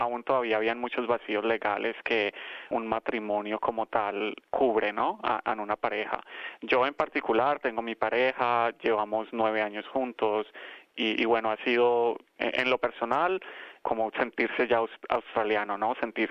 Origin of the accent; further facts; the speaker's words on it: Colombia; Ahora que el derecho está aprobado en mi país, en Colombia